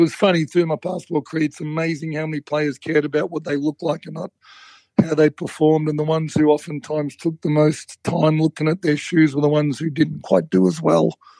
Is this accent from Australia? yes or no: yes; Australia; The reason we don't evaluate them as Australian GOATs is because they don't play on our home soil.